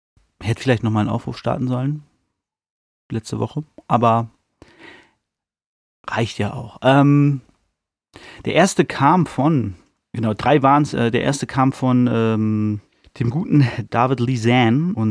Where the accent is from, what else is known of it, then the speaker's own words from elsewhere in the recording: Hanover, Lower Saxony, Germany; was halt für mich als Hannoveraner immer ganz witzig ist